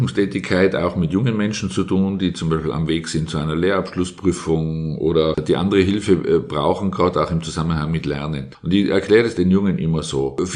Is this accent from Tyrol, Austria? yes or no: yes; Innsbruck, Tyrol, Austria; ich bin in Innsbruck aufgewachsen, da waren die Telefonnummer sechsstellig